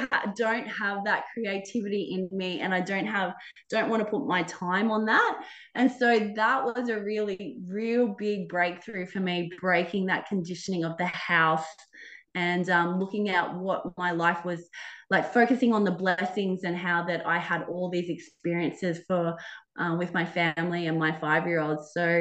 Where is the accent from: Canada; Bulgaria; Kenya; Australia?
Australia; also born or lived in Vietnam / Sri Lanka / Philippines; now in Albania; shifted living in Albania, which is more the most coldest country I've ever lived in, because I'm Australian and I've lived in Vietnam, Sri Lanka, Philippines